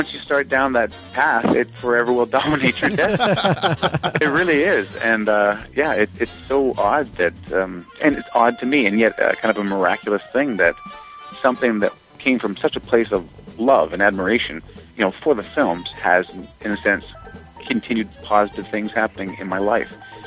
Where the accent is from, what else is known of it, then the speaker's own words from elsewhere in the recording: British Columbia, Canada; also born or lived in Hawaii; I grew up in British Columbia, Canada, and lived half of my life for the first few years in Waikiki, sort of back and forth. So Hawaii and then British Columbia.